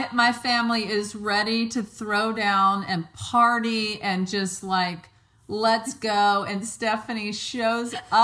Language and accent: English; Mississippi, United States; Well, yeah, I was going to say like when we go to Mississippi to my hometown, it's very sit on a porch swing, go walk by the beach or to the coffee shop.